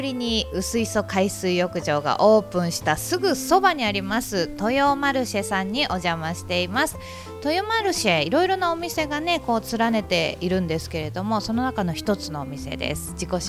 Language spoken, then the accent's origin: Japanese; Iwaki, Fukushima, Japan; もう私たちいわき人はポーポー焼きね